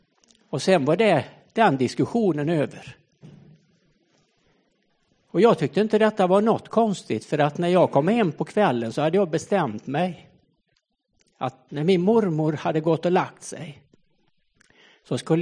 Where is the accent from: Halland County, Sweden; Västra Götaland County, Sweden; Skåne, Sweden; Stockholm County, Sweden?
Västra Götaland County, Sweden; Borås; Jag åkte hem till Borås där jag är född och uppväxt.